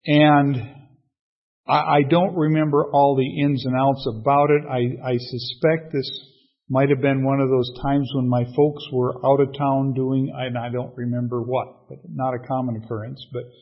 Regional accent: Minnesota, United States; and I grew up in Minnesota, and so some of you will smile at this.

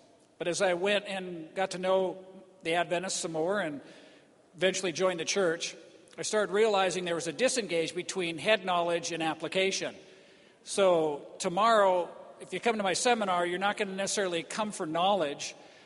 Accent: Flagstaff, Arizona, United States; from Flagstaff, Arizona.

